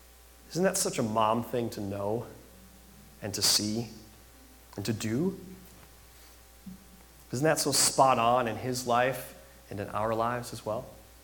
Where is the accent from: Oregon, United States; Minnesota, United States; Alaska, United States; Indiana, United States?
Minnesota, United States; Growing up in Minnesota, I remember hearing